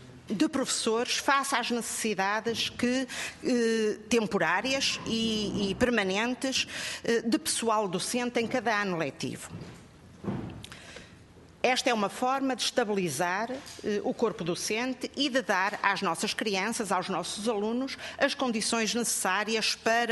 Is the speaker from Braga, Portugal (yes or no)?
yes; Braga, Portugal; moved away as an adult; now in Lisbon, Portugal; Eu própria, docente há 40 anos, em 1980 fui colocada aqui em Lisboa e sou do Distrito de Braga.